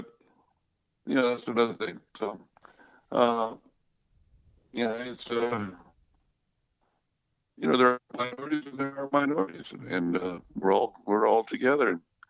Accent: Sanger, California, United States; I have a foundation in my hometown of Sanger

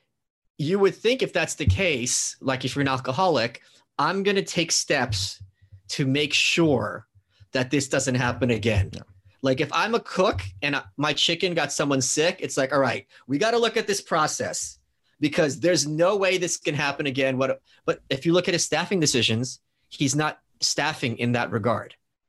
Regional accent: New York, United States; Because as a New Yorker, I'm the target.

